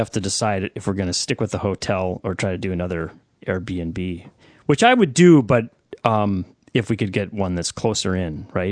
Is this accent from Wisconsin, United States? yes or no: yes; Madison, Wisconsin, United States; I was telling him about how we're from Madison